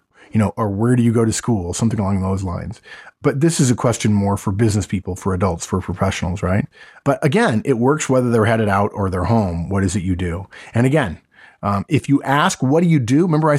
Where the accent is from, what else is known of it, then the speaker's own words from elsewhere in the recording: Arcadia, California, United States; I said, oh, that's interesting. I grew up in Arcadia.